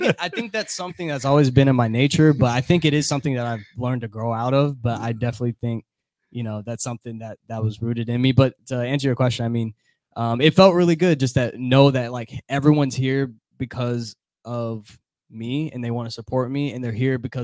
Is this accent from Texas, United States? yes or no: yes; Texas, United States; I'm from here, I'm from Texas.